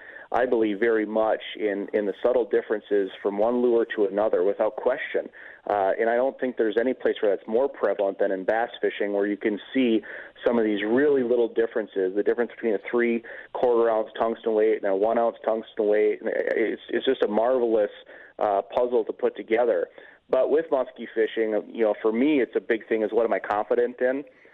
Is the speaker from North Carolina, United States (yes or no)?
no; Mosinee, Wisconsin, United States; Growing up in Mosinee, you can pretty much go a mile in any direction and be on the Wisconsin River or its flowages by bicycle.